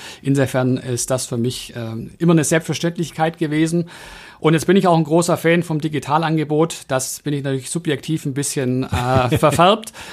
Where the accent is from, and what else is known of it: Baden-Württemberg, Germany